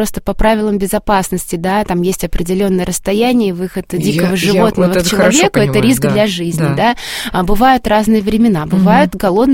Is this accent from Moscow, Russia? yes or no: no; Volgograd, Volgograd Oblast, Russia; Я действительно родилась в Волгограде, я тоже жила рядом с прекрасным водным объектом, рекой Волгой